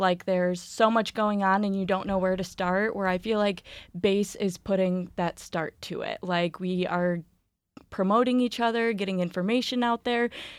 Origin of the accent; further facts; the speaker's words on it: Cuba, New York, United States; now in Rochester, United States; Cuba, New York. And so learning Rochester, coming from a small town, it's been a long process